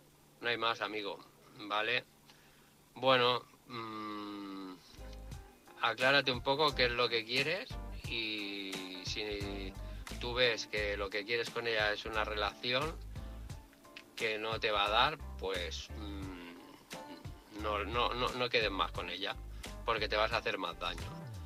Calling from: Barcelona, Catalonia, Spain; de Barcelona.

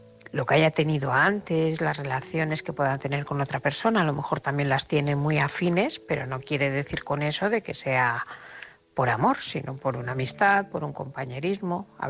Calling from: Barcelona, Catalonia, Spain; corresponsal de Barcelona, y este es un mensaje para Sara.

